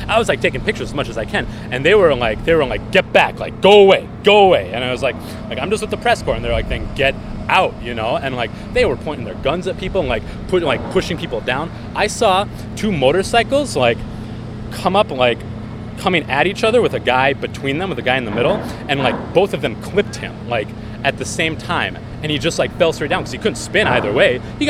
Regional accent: St. Paul, Minnesota, United States; I'm from St. Paul. I live right up on the hill, yeah.

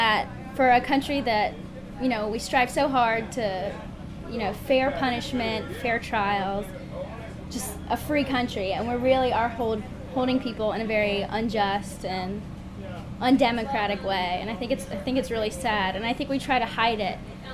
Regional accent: Georgia, United States; I'm from Georgia.

